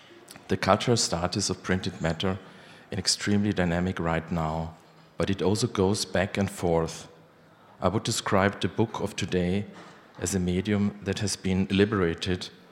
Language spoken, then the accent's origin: English; Vienna, Austria; I'm an artist. We come from Vienna.